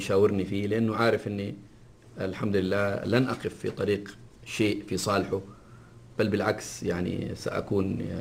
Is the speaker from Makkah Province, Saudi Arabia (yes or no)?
yes; Jeddah, Makkah Province, Saudi Arabia; مع أننا إحنا من أهل جدة